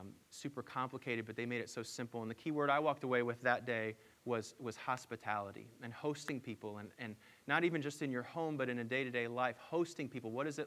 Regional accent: New York, United States; I grew up in New York and never saw Christmas without snow.

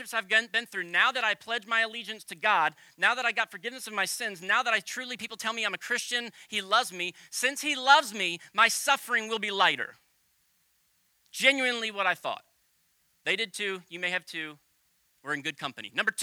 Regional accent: Tennessee, United States; born there; I was born in Tennessee, though. I'm very South Floridian, so I guess I get to talk that way.

